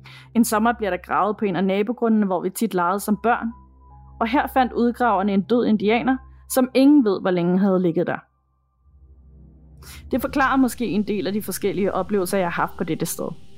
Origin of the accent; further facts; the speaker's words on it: Chile; Jeg boede som barn i Chile, ude på en kæmpe grund, omgivet af masser af marker og skov.